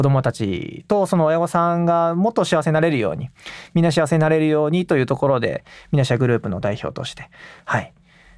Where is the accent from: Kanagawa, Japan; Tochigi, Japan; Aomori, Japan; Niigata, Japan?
Aomori, Japan; Towada; 出身が実は青森県の十和田市になります。で、十和田市で18年間を過ごしたんですけれども、まあ雪深いというか